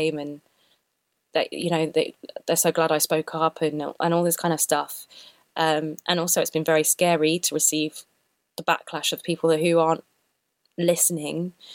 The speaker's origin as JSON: {"language": "English", "region": "London", "country": "United Kingdom", "tie": "born or raised there", "said": "I'm mixed race. I grew up in London, which is pretty multicultural"}